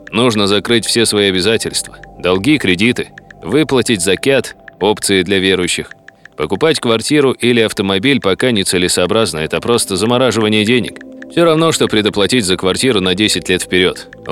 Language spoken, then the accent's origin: Russian; Bishkek, Kyrgyzstan; Начал бы с Бишкека. Это мой родной город.